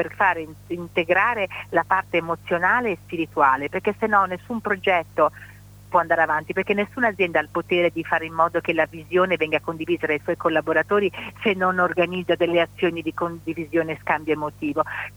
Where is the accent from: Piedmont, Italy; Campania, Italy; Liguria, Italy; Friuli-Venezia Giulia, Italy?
Liguria, Italy; E quindi bisognava trovare il modo per creare una comunità di persone che includesse i turisti che di solito tornavano poi da noi nel mio paese in Liguria tutti gli anni.